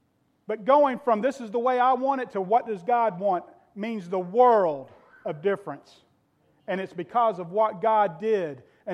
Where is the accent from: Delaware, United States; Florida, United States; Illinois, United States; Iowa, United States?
Florida, United States; because I grew up in Florida, and I spent all times, and you can have all time in the sun